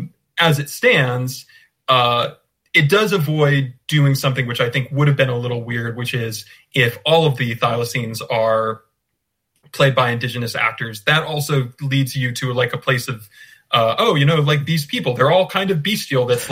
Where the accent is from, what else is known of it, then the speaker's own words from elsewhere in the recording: United States; I'm an American who reads a lot of folklore and mythology and is very interested in it.